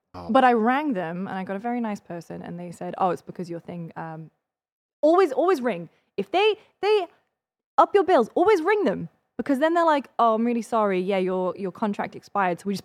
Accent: United Kingdom; as a British person with a British PSN account

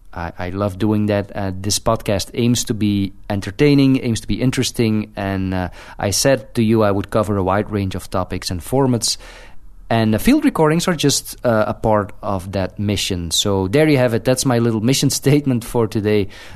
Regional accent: Canada; And I know that I am a Canadian and I am not supposed to say this, and I am supposed to support a local economy

